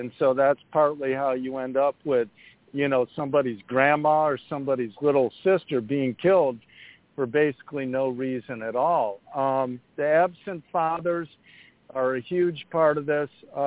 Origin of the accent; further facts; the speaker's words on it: Chicago, Illinois, United States; along with a sweeping series of policy reforms in my hometown of Chicago, there's some cause for hope